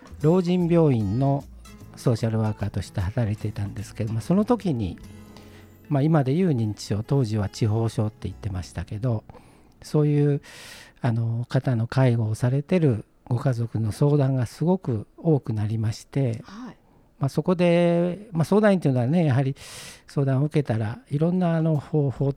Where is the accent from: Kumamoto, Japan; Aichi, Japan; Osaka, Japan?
Aichi, Japan; born there; also born or lived in Ishikawa; now in Kyoto, Japan; もともとは愛知県の生まれで、大学も愛知県の社会福祉を勉強しまして